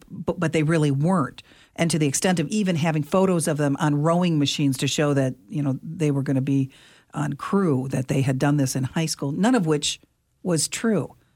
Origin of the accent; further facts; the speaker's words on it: Ann Arbor, Michigan, United States; I'm afraid I was one of those people who, at the time when I was graduating from Ann Arbor Huron High School in 1979, I wanted to go to Michigan.